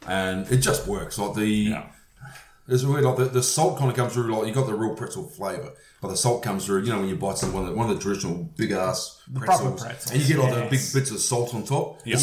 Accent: New Zealand; Now, being a Kiwi, love my Feijoas.

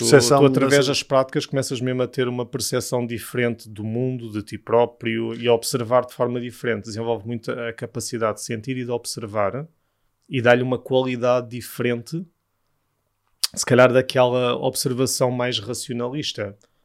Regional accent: Alentejo, Portugal; also born or lived in Sintra; Sou alentejano, sintrense, algueirense.

